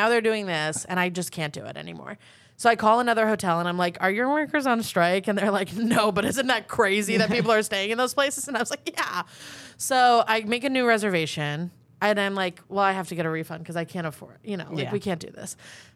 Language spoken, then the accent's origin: English; New York, United States; accent: Long Island; And my accent gets more and more Long Island.